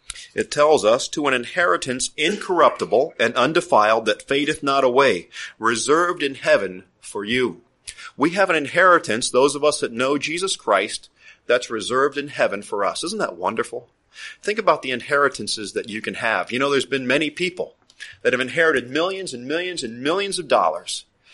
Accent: Miami, Florida, United States; growing up in Miami, man, you go to these Spanish birthday parties, and these guys, they know how to dress.

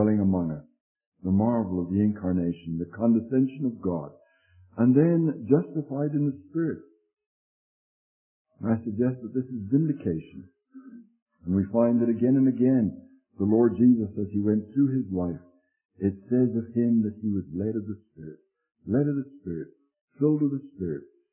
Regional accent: United Kingdom; born there; I'm British by birth and inheritance

